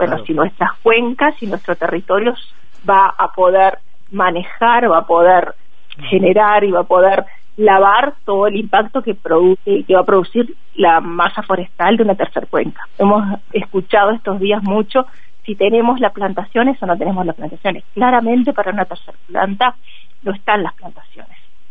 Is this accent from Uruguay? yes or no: yes; Uruguay; Yo lo que creo es que debemos plantearnos como uruguayos cuál es el futuro de país que queremos